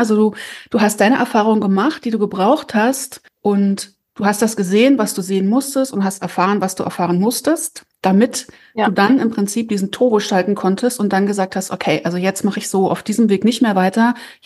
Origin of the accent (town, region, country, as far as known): Germany